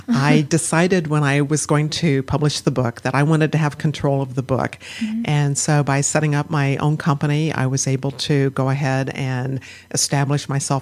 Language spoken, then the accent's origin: English; Midwest, United States; I grew up in the Midwest.